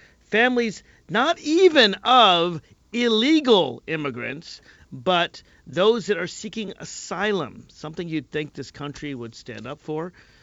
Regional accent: Nashville, Tennessee, United States; When Donald Trump comes to my birth city of Nashville, Tennessee, in some ways I still consider it my hometown. My whole family lives there.

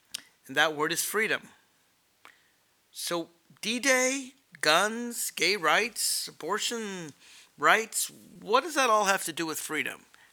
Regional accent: Alexandria, Virginia, United States; reporting live from just across the river from Washington, D.C., in my hometown of Alexandria, Virginia.

